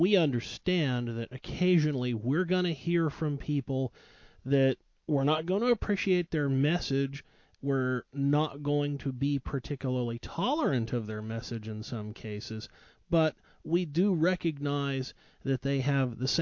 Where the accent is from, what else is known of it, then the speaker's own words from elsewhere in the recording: United States; Now, I want to say one thing here as an American.